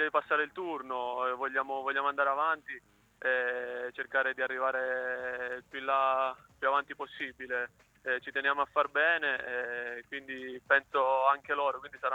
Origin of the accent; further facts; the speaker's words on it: Cosenza, Calabria, Italy; sono cosentino, sono tifoso del Cosenza fin da bambino